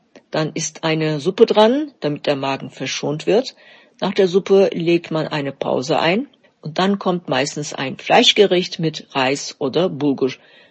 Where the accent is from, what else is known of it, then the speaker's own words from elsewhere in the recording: Thuringia, Germany; Obwohl ich in Thüringen aufgewachsen bin, mein Heimatland also bestens kenne, fasziniert und überrascht mich meine Heimat immer wieder aufs Neue.